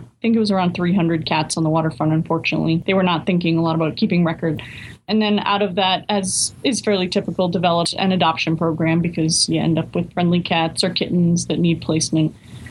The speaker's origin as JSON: {"language": "English", "town": "Newburyport", "region": "Massachusetts", "country": "United States", "tie": "born or raised there", "said": "So as I noted in the bio, I grew up in Newburyport"}